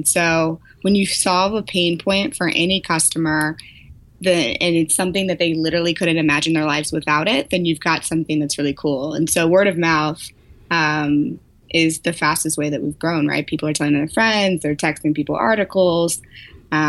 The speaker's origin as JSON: {"language": "English", "region": "Missouri", "country": "United States", "said": "They think I'm from like New York or LA. It's like, no, I'm from Missouri."}